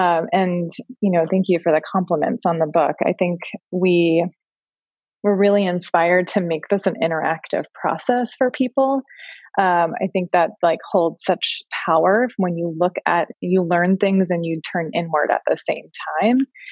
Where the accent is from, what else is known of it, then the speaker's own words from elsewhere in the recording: New Jersey, United States; now in Texas, United States; I grew up in New Jersey. I now live in Texas.